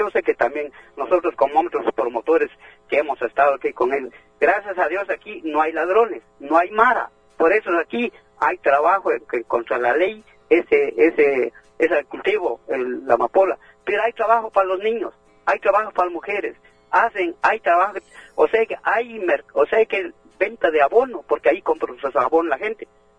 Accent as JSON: {"language": "Spanish", "town": "Tajumulco", "region": "San Marcos", "country": "Guatemala", "said": "Yo soy de Tajumulco, de una aldea de Chana"}